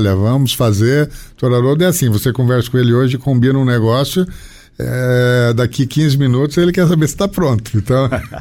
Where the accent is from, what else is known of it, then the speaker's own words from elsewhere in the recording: Paraná, Brazil; a gente fica muito tranquilo, né, sendo paranaense, falando das cooperativas daqui